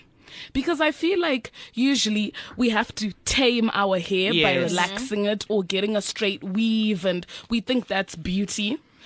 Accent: Zimbabwe; first language Shona; English is a second language; Okay, okay. I'm from Zim, guys.

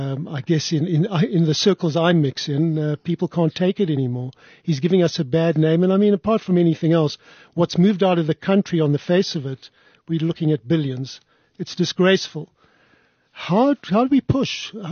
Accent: South Africa; from once being proudly South African, as I said, we look at one another and we say, jeepers, we are really ashamed. What's going on in our country?

